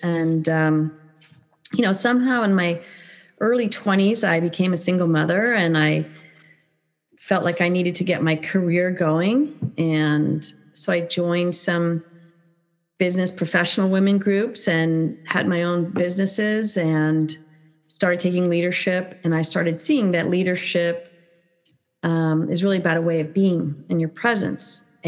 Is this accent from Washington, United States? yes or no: no; California, United States; I'm from originally from California in the United States. Grew up along the coastline, so the estuaries and beaches, a water person.